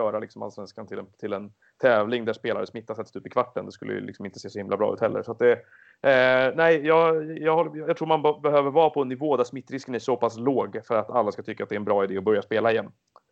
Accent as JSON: {"language": "Swedish", "town": "Stockholm", "region": "Stockholm County", "country": "Sweden", "tie": "born or raised there", "said": "Och jag är själv uppväxten på Gärdet i Stockholm."}